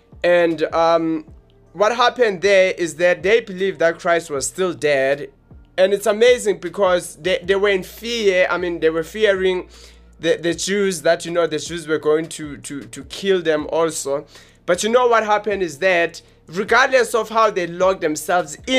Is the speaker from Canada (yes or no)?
no; Johannesburg, Gauteng, South Africa